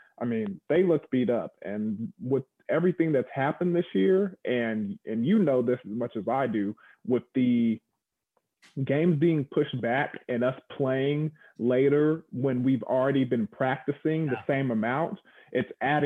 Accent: Texas, United States; I mean, growing up in Texas, I mean, I've talked about this before.

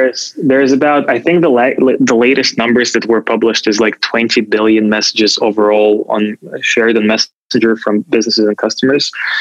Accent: Moscow, Russia; No, I actually grew up in Moscow. I was my family comes from a very diverse background.

